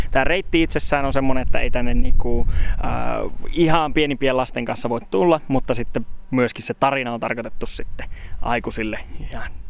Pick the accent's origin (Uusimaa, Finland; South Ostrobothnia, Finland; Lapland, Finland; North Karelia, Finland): Lapland, Finland; Rovaniemi; vaikka mä oon rovaniemeläinen